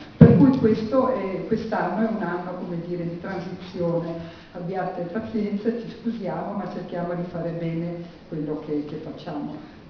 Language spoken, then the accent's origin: Italian; Germany; Italian is a second language; siccome voi sapete che io sono tedesca, comincio